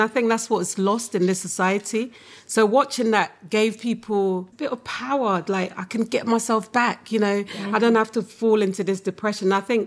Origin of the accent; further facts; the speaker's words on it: Accra, Greater Accra, Ghana; now in United States; decided that the best option would be to go back to Accra. And actually, it was the best thing because growing up in Ghana was so different when I compare it to my kids growing up in Lubbock